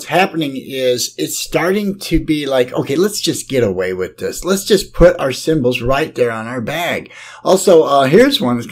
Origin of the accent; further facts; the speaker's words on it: United States; I've just felt so safe growing up in the United States